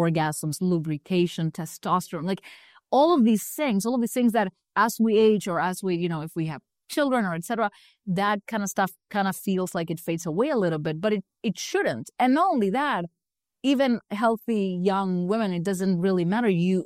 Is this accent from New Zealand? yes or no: no; Buenos Aires, Argentina; English is a second language; I'm from Buenos Aires and the gyms where everything was closed.